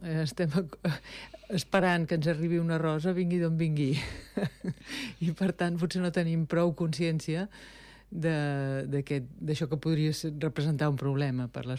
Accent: Barcelona, Catalonia, Spain; born there; Jo de naixement sóc barcelonina

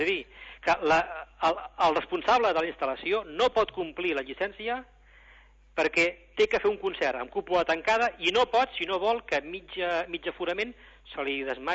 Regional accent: Tarragona, Catalonia, Spain; jo, com a tarragoní, estic molt desencisat

